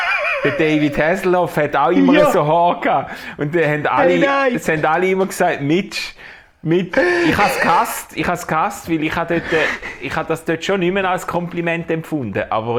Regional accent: Schaffhausen, Switzerland; Das ist doch inspirierend gewesen für mich als Schaffhauser Cityboy.

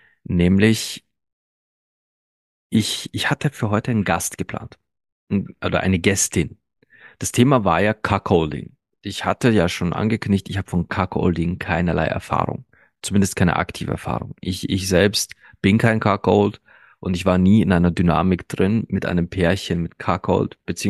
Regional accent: Baden-Württemberg, Germany; Ich komme aus Baden-Württemberg.

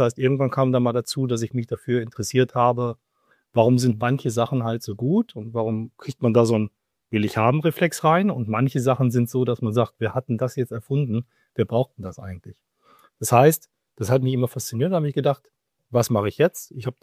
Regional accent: Switzerland; Ja, ich komme aus der Schweiz, genau.

